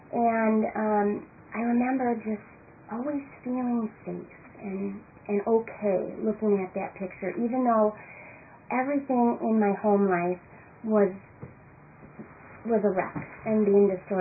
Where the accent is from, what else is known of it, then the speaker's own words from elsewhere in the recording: Madison, Wisconsin, United States; I'm from Madison, Wisconsin. I'm an only child.